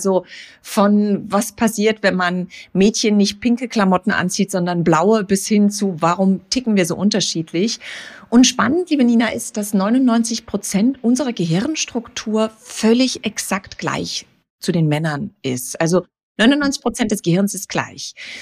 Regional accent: Frankfurt, Hesse, Germany; Stell dir vor, ich komme ja aus Frankfurt in diesen Hochhäusern unterwegs.

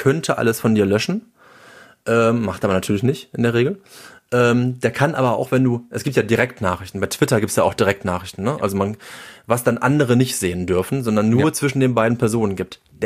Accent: Cologne, North Rhine-Westphalia, Germany; Und natürlich für mich als Kölner gibt es Cologne.social.

